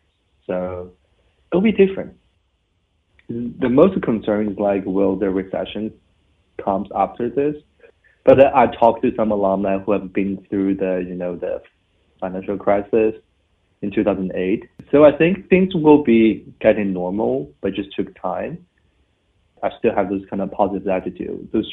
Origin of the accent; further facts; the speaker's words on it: China; English is a second language; I'm from China originally.